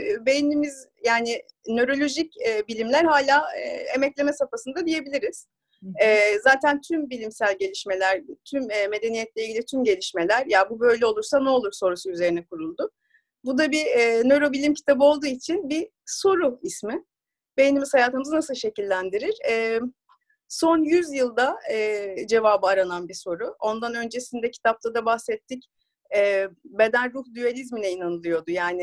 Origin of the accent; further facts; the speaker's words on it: Suadiye, Istanbul, Turkey; 36 yaşındayım. Suadiye'de doğdum, büyüdüm.